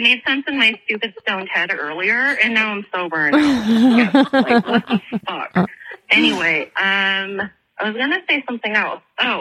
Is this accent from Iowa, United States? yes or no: yes; Iowa, United States; I'm actually from Iowa. I lived there for about 30 years, and I've never been to Fong's Pizza.